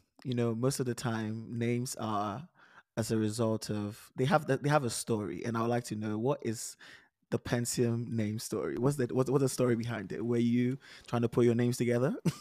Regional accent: Ghana; now in Canada; And I grew up in Ghana, and the teaching methods are very different.

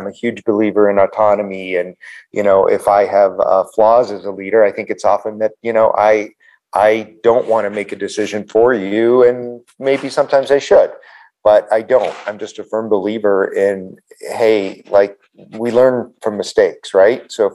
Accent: Buffalo, New York, United States; And Buffalo is a huge sports town, obviously, right?

